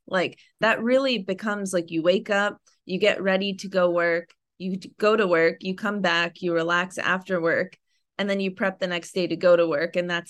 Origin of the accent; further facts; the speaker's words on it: Northeast, United States; now in Los Angeles, United States; I mean, I grew up in the Northeast, like actually very close to Delaware.